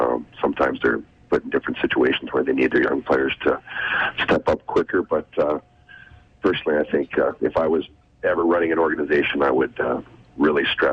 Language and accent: English; Red Deer, Alberta, Canada; I mean, I'm from Red Deer, Alberta. I love Canada.